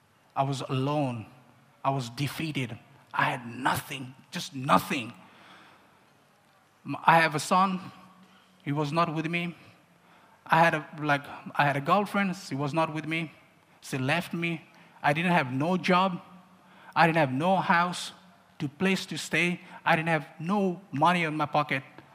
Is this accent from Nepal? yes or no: yes; Nepal; English is a second language; now in Finland; I'm originally from Nepal, and I'm recovering in Finland. I got my new life in Finland.